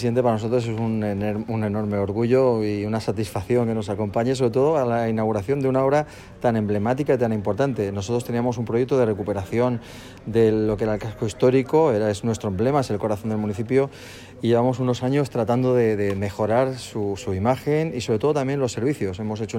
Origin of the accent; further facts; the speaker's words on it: Valencian Community, Spain; Yo soy de aquí nacido, y para mí es un orgullo ver cómo mi pueblo revitaliza, se recupera